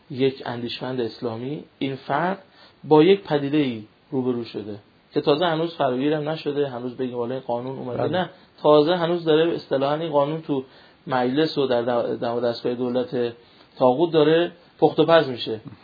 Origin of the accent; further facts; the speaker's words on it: Iran; شیعه بودن رو بذاریم کنار، همه مفاهیم دینی رو کنار، خلاصه ما ایرانی هستیم دیگه.